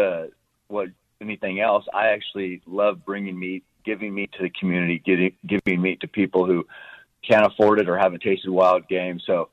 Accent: Oregon, United States; I'm from Oregon, Western Oregon. And that's where I grew up.

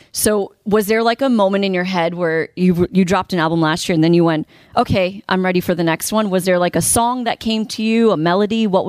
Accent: New York, United States; Queens girl, what's up?

